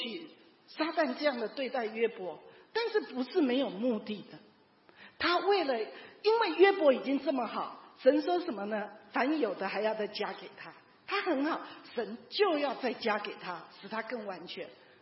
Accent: China; 其实大部分我们中国人其实没有真正的被疼爱过

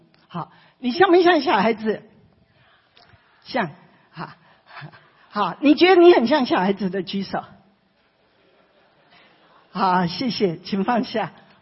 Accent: China; 所以如果我们中国人会觉得老成持重蛮好的，对不对？

